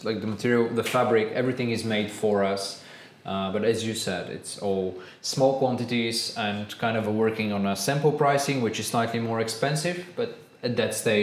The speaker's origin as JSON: {"language": "English", "country": "Bulgaria", "said": "We are originally from Bulgaria"}